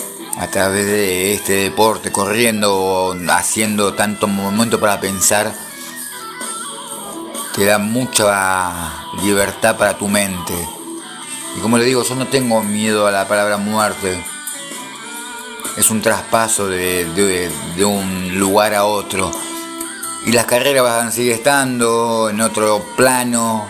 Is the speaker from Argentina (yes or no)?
yes; Argentina; obviamente mi país, mi tierra, Argentina, que la amo.